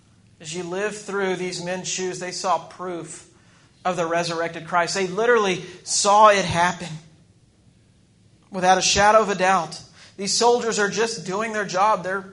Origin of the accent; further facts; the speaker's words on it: Texas, United States; I'm from Texas, so I still wear jeans.